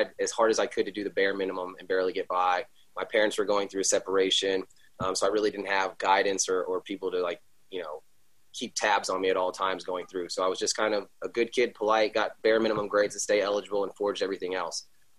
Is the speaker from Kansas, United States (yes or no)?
no; Stafford, Virginia, United States; I grew up in Virginia, kind of a unique town in Stafford, Virginia. My father was the athletic director at Quantico.